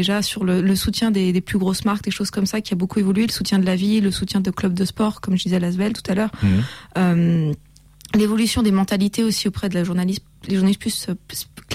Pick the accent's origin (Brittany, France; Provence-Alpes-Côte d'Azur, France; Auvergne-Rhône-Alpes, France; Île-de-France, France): Auvergne-Rhône-Alpes, France; Lyon; On a grandi à Lyon.